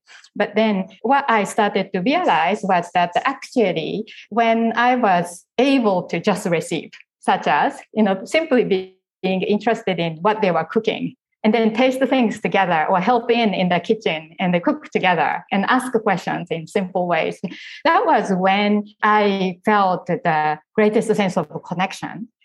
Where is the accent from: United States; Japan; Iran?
Japan; I came from Japan. And so even though I came from like a middle-class family